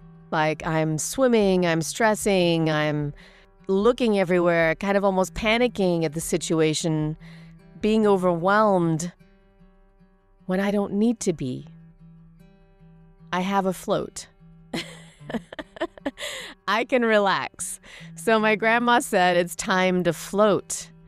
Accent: Germany; also born or lived in England; So as I grew up in Germany and England, we would drive to Germany and East Germany and drive through the entrance, one of the entrances by the Berlin Wall

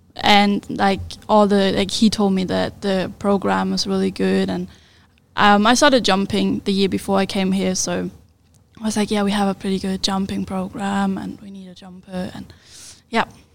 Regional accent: Germany; English is a second language; now in United States; I'm from Germany, a pretty bigger city, but not really big.

